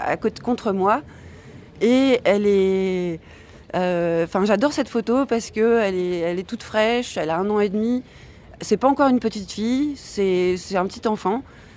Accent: France; je suis française, la France-Afrique.

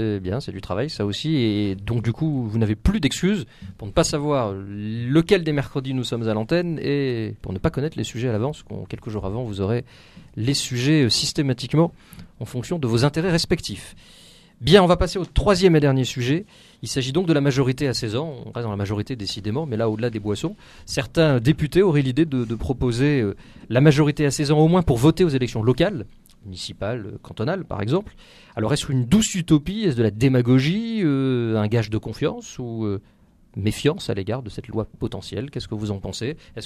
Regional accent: France; comme on l'entend chez nous en France, c'est 21 ans seulement

